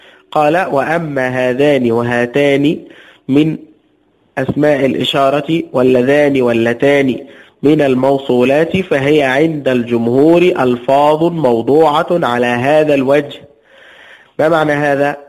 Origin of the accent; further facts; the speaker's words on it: Egypt; كان عندنا في مصر شيخ